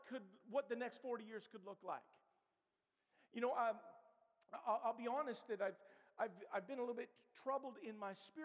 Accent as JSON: {"language": "English", "town": "Ottawa", "region": "Ontario", "country": "Canada", "tie": "born there", "said": "I was born in Ottawa 44 years ago. For those of you keeping track, that was 1974. I was born at Grace Hospital"}